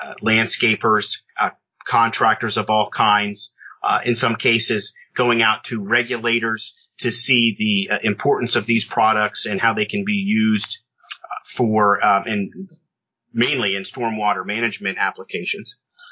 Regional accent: Williamsport, Pennsylvania, United States; My hometown in central Pennsylvania is Williamsport, which is known to Little League Baseball and the Little League World Series every year.

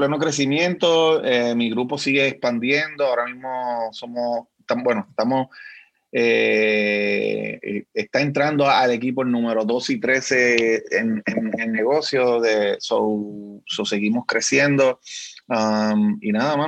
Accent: Puerto Rico; lo digo ahí con todo orgullo, puertorriqueño, boricua, de puro corazón. Yo soy boricua porque tú lo sepas, ¿ok?

